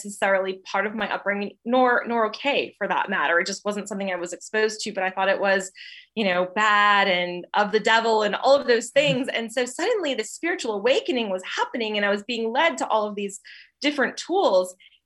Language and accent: English; North Dakota, United States; moved away as an adult; also born or lived in Texas; now in Georgia, United States; So I'm originally from North Dakota, was born and raised there for the first almost 30 years of my life, moved to Texas and then traveled around and was literally a gypsy for 2 years and then landed here in Georgia.